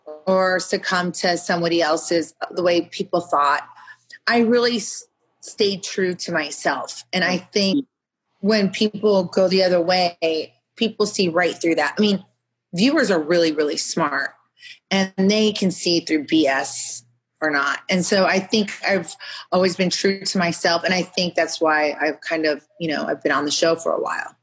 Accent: Arizona, United States; I grew up in Arizona and like a suburban area. I didn't understand the city life for my daughter.

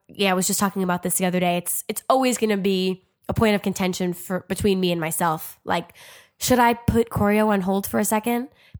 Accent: New Jersey, United States; Because first of all, I'm from New Jersey.

